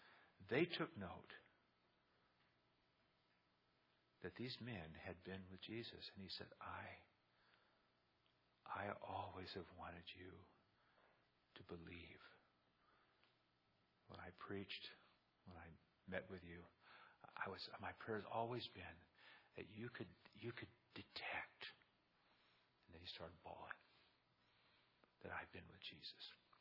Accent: La Puente, California, United States; It was in a little Baptist church I grew up in La Puente, California, a little town east of L.A.

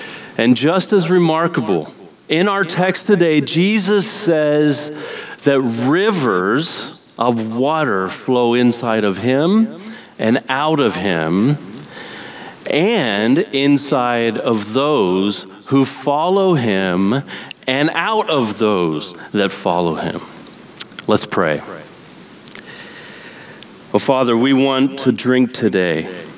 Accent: Pennsylvania, United States; moved away as an adult; I grew up in Pennsylvania and I moved out to California.

